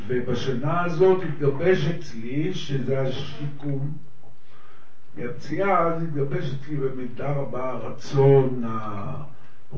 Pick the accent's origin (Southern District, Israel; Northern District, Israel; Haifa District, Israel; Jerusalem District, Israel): Haifa District, Israel; Ein Shemer; ואני גדלתי בקיבוץ סוציאליסטי שמאלני, עין שמר. ואני עדיין חבר בקיבוץ הזה.